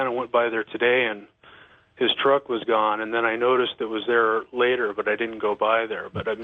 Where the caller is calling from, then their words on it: Holmesburg, Washington, United States; I'm calling from Holmesburg, Washington.